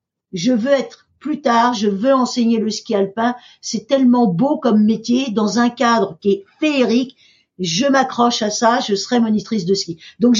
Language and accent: French; Paris, Île-de-France, France; also born or lived in Amiens; je suis née à Amiens. Donc après, je suis venue à Paris. Et donc, je suis une Parisienne